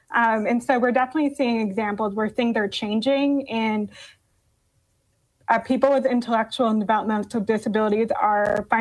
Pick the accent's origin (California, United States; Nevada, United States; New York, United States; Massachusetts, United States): Massachusetts, United States; And I was raised in Massachusetts.